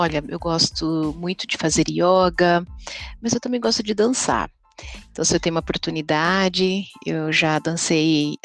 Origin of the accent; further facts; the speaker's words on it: Salto de Pirapora, São Paulo, Brazil; also born or lived in Memphis, United States; now in Texas, United States; Eu sou brasileira, de São Paulo, do interior de São Paulo, de Salto de Pirapora, e moro nos Estados Unidos, no Texas agora, né, há 20 anos, dos quais 10 eu vivi no meio dos Estados Unidos, no estado chamado Tennessee, por 10 anos